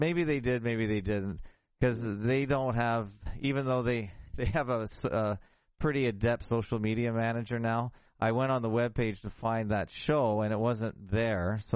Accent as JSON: {"language": "English", "town": "Toronto", "region": "Ontario", "country": "Canada", "said": "because obviously I'm from Toronto."}